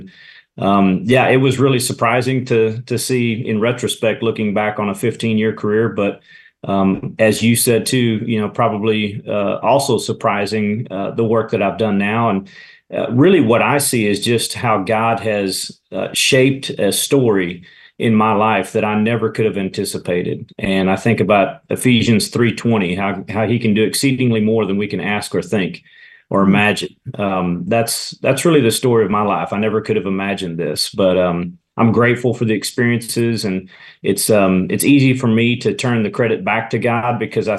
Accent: Austin, Texas, United States; Well, so I was raised in the Lutheran Church, grew up right here in Austin, and baptized and confirmed at Our Savior Lutheran

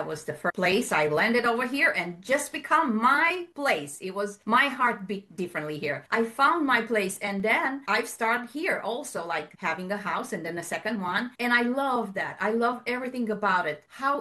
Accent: Romania; First off, I'm from Romania, so I came on a different background.

